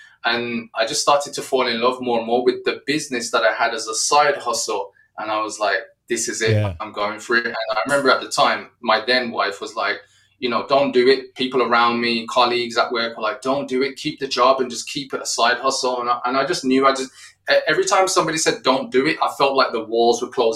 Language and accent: English; Wolverhampton, West Midlands, United Kingdom; And so in my hometown of Wolverhampton in the UK, I landed a slot on this pirate radio station at 15 years old.